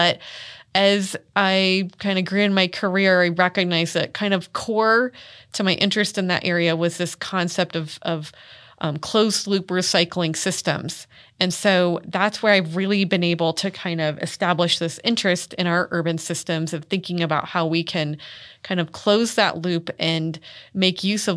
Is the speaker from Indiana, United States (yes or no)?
yes; Indiana, United States; Growing up in Indiana, we have rivers and streams everywhere.